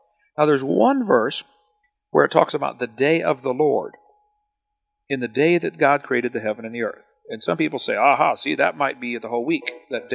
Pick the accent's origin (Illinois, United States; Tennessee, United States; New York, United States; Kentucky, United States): Illinois, United States; East Peoria; also born or lived in Kankakee; I was raised in East Peoria and then lived up in Kankakee for a while there, Bourbon A.